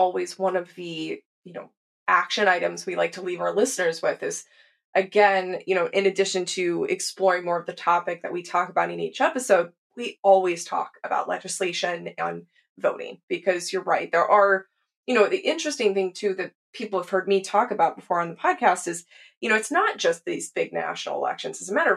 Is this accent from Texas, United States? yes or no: yes; Texas, United States; I mean, first, I grew up in Texas. There was very little curriculum about these things, if anything.